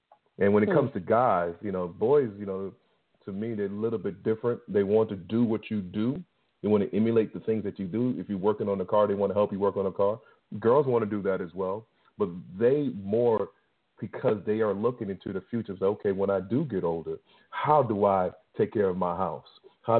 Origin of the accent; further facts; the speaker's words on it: New York, United States; I know growing up in New York, if we drive into the city and we make a wrong turn or run a red light